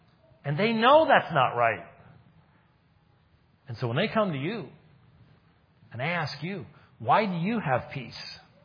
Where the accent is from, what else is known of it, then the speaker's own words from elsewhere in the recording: Scotland, United Kingdom; I'm a Scotsman.